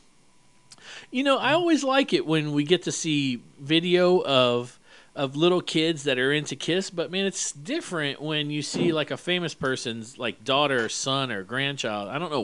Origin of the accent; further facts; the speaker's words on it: Miami, Florida, United States; I'm from Miami, okay? And … when I was living in Miami, was like the biggest group.